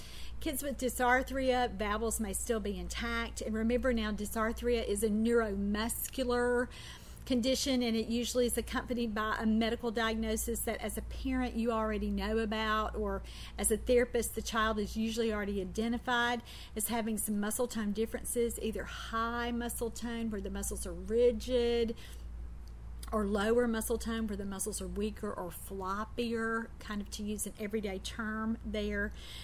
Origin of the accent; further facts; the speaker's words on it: Deep South, United States; vowels are what let you know that I'm from the Deep South.